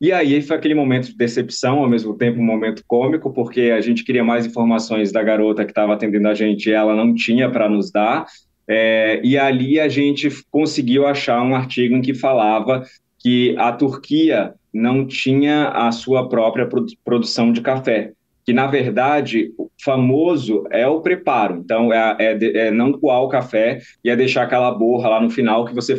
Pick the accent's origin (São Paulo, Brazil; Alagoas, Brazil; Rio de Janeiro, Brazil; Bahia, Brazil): Bahia, Brazil; porque eu venho de uma cidade interior da Bahia, né?